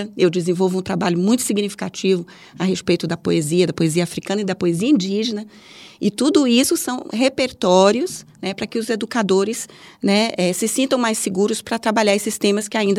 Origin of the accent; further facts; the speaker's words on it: Vitória da Conquista, Bahia, Brazil; primeiro, eu sou nordestina, né? Eu sou de Vitória da Conquista, como eu disse